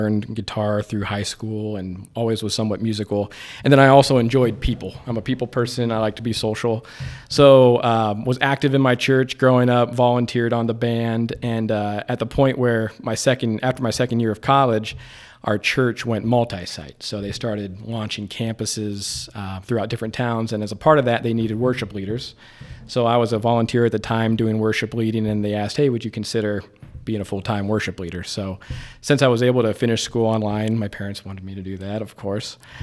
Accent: Berlin, Ohio, United States; I grew up in Berlin, Ohio, so that's Amish country, as you know. We're both native to that area.

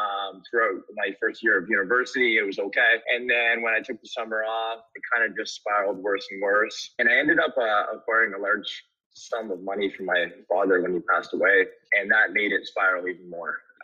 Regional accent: Guelph, Ontario, Canada; also born or lived in St. Catharines; I was born in St. Catharines, but I was raised in Guelph.

